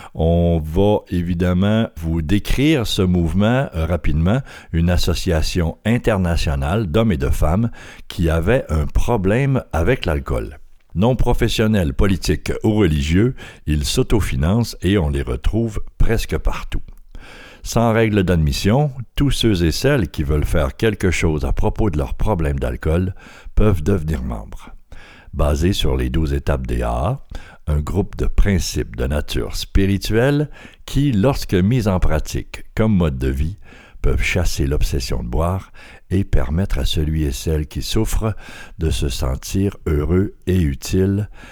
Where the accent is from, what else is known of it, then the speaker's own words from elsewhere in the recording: Quebec, Canada; on a déplacé le studio dans ma région natale du Lac-Saint-Jean.